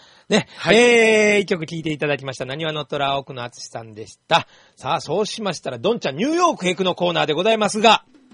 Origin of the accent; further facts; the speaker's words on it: Osaka, Japan; 僕最初、僕も大阪人だったんで珍しかったんですけど